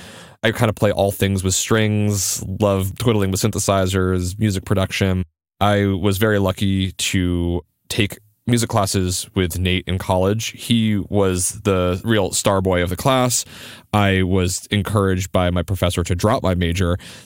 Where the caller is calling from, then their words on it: Brooklyn, New York, United States; I'm very happy to be here, coming in from equally beautiful, much chillier Brooklyn, New York.